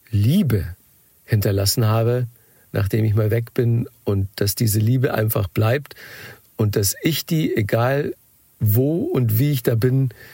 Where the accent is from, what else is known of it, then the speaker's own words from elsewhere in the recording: Bavaria, Germany; ich bin ja ursprünglich aus Bayern und ich bin streng katholisch erzogen worden